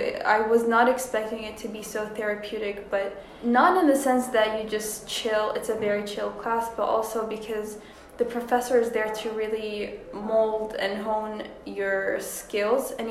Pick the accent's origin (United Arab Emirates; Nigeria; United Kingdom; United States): United Arab Emirates; it's very nice to just have that like global experience all in my home country